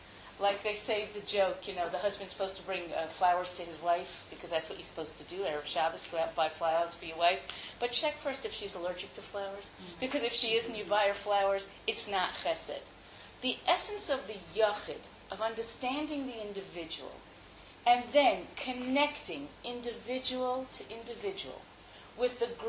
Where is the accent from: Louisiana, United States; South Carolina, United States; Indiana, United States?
Indiana, United States; Muncie; I know because I come from Muncie.